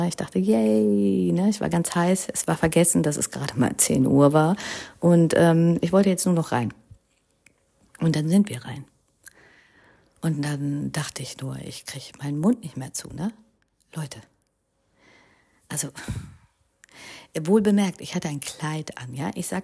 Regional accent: India; German is a second language; Die sollen schon wissen, dass ich aus Indien komme, ne, bin ja stolze Inderin und so.

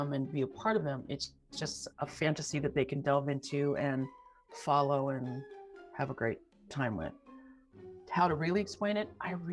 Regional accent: Arizona, United States; now in South Korea; I'm originally from Arizona, but I live in South Korea. I work and live in South Korea. Shortly, I will be moving to Thailand. In about 4 months, I'll be moving to Thailand.

